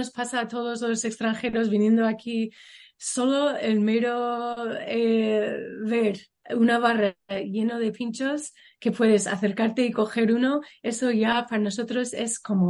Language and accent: Spanish; Alabama, United States; Spanish is a second language; also born or lived in Louisiana; yo soy sureña de los Estados Unidos, de Alabama. Mucha de mi vida he vivido en Luisiana también.